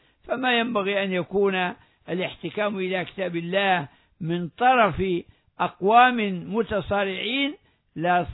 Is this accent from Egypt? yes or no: no; Libya; ونحن نعيش اليوم في بلادنا العربية بشكل عام وفي بلادنا ليبيا خاصة وعلى وجه الخصوص في عاصمتنا عاصمة ليبيا